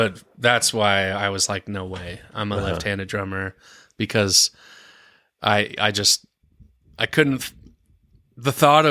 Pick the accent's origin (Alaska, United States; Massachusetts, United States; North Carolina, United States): North Carolina, United States; Asheville; Yeah, I grew up in Asheville, East Asheville.